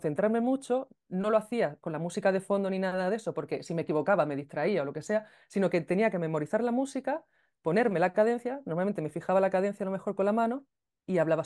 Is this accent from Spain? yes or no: yes; Andalusia, Spain; accent: Andalusian; en mi destreza natural yo tengo un acento más andaluz, pero bueno, quería neutralizar un poco ese acento